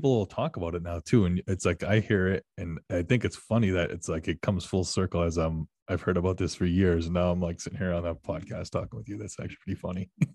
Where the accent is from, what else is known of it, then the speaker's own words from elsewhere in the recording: Massachusetts, United States; I grew up on the Cape. So I grew up in Mass myself.